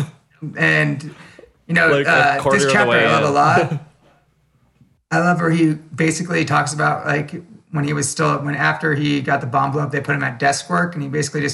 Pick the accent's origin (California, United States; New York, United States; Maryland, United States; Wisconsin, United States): California, United States; now in Nevada; As a Californian myself, now living in Nevada, from someone that used to drive from Southern California, Northern California all the time.